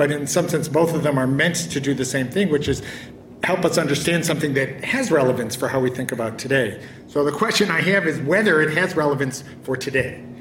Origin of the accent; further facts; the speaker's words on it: Chicago, Illinois, United States; I grew up in Chicago.